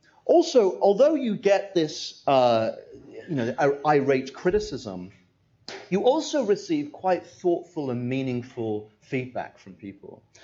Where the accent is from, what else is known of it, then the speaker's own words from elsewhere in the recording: United Kingdom; now in United States; As you can tell, I'm British.